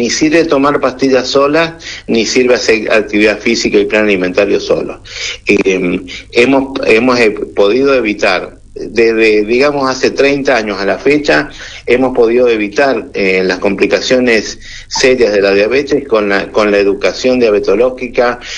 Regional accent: Mendoza, Argentina; Yo, que soy mendocino

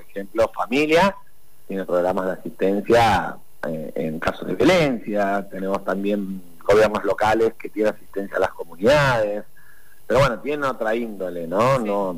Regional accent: Neuquén, Argentina; Bueno, yo soy neuquino fundamentalmente, pero mis padres han venido de distintas provincias

